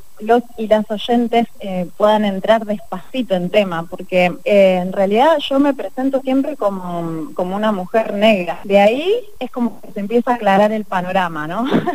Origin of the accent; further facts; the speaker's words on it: Cipolletti, Río Negro, Argentina; yo soy de Cipolletti y hacía años que ya venía como vinculada a este proceso personal, digamos.